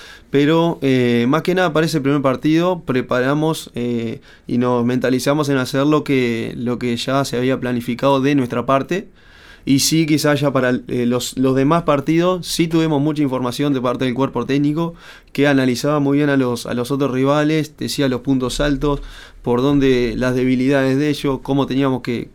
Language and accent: Spanish; Uruguay; y también siendo uruguayo, llevamos en la sangre esa gana de ganar siempre